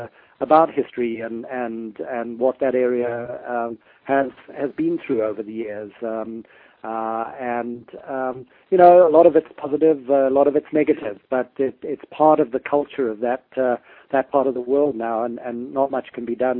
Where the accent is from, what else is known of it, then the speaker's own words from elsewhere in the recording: Zimbabwe; that was always our family beach destination when I was growing up in Zimbabwe.